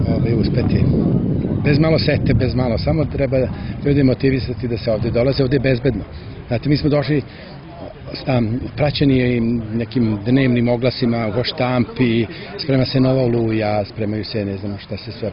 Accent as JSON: {"language": "Serbian", "country": "Serbia", "said": "Mi nemamo uglavnom kosovsko poreklo, mi smo iz Srbije"}